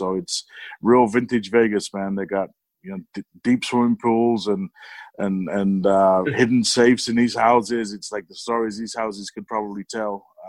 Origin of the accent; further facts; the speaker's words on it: Barrow-in-Furness, North West England, United Kingdom; I was born and raised in Cumbria, in Barrow-in-Furness area, a little village just outside of Barrow, which is a shipbuilding community.